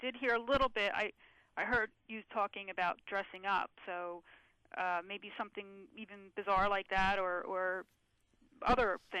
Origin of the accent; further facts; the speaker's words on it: Cape May, New Jersey, United States; I'm from lovely Cape May, New Jersey.